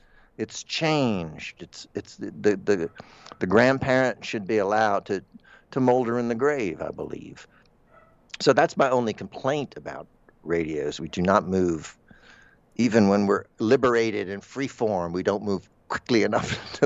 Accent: Florida, United States; I'm Florida.

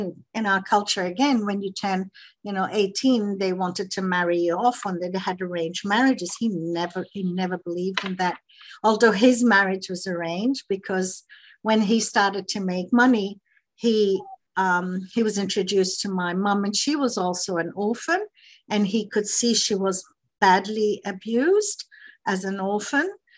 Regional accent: Ghana; born there; I was born in Ghana, although I'm from a Lebanese background.

